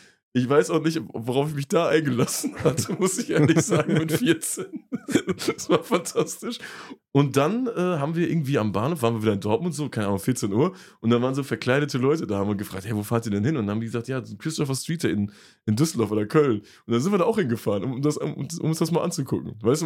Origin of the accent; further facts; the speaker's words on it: Angola; Ich komme aus Angola.